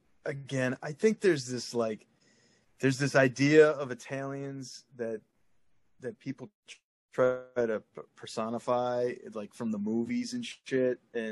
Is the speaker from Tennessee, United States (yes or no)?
no; Detroit, Michigan, United States; The city means a lot to me, just, you know, as far as it's my hometown type of thing.